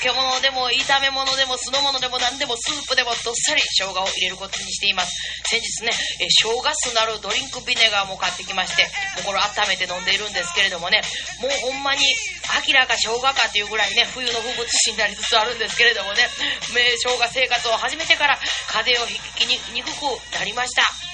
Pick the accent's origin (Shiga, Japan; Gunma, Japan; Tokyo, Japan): Shiga, Japan; FM 草津、毎週のこの時間は滋賀県生まれの滋賀県育ち、農村ソウルシンガーの … がお送りするハッピーミュージックアワー